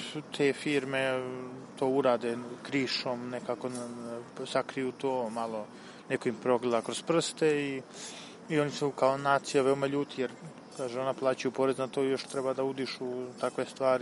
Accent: Zlatibor District, Serbia; Sa Zlatibora sam, pa smo gore obaj počeli to odvajanje smeća pre možda godinu i po dve

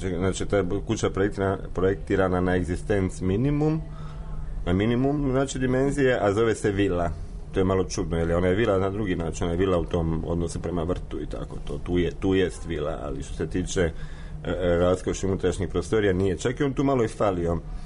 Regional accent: Dubrovnik, Dubrovnik-Neretva County, Croatia; Ja sam arhitekt iz Dubrovnika

